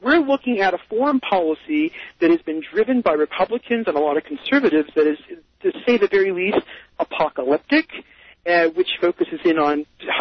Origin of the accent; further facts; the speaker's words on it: Utah, United States; I mean, I grew up in Utah. I'm an ex-Mormon. I'm a gay ex-Mormon.